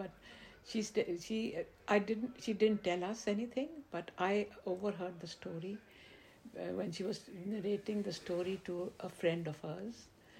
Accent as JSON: {"language": "English", "town": "Lahore", "region": "Punjab", "country": "Pakistan", "tie": "born or raised there", "said": "We grew up in Lahore, and I would read the Quran in English."}